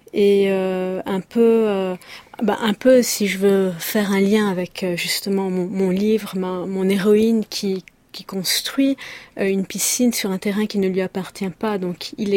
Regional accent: Lebanon; En tant que Libanais, on est tombé amoureux de nous-mêmes.

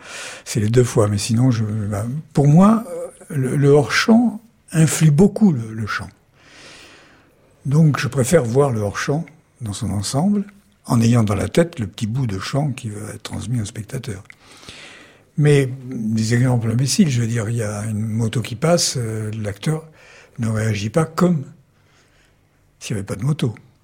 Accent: Corsica, France; Mais je suis corse et les Corses ont aussi le sens de l'autodérision.

